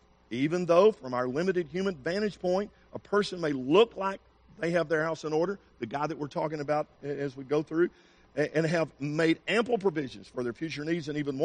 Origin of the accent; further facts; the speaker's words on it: Arkansas, United States; And I grew up in Arkansas where Bill Clinton was governor.